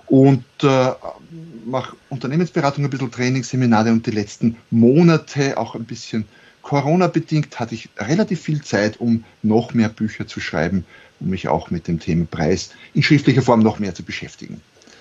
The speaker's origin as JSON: {"language": "German", "country": "Austria", "said": "ich bin Österreicher, wie man hört, für alle nicht österreichischen Hörer vielleicht."}